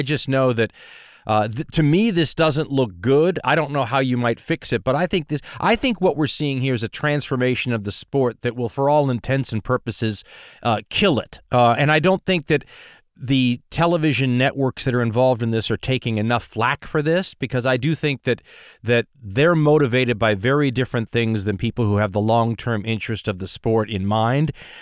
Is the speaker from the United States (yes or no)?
yes; California, United States; I'm from Southern California.